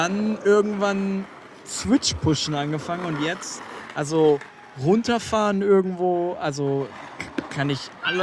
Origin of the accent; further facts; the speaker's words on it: Stadtlohn, North Rhine-Westphalia, Germany; Ist ja bei uns in Stadtlohn.